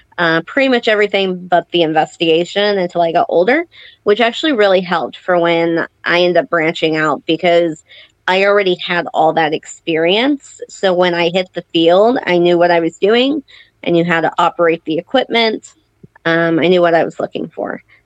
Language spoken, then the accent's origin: English; Springfield, Missouri, United States; I grew up in Springfield, Missouri, so the Joplin Spooklight was a big one